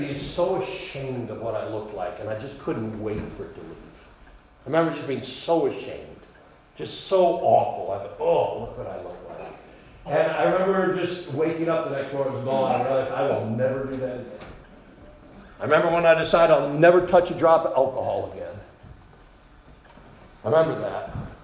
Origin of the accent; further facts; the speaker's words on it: Machias, Maine, United States; I never heard the gospel of Jesus Christ any time growing up in Machias.